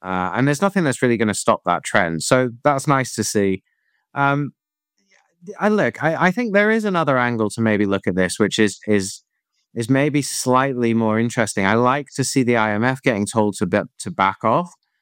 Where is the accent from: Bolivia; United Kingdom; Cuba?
United Kingdom; as a Brit